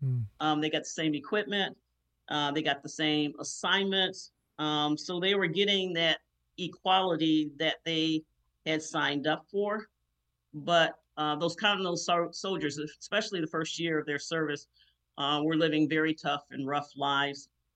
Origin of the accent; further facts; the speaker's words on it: Toledo, Ohio, United States; I was born and raised in Toledo, Ohio.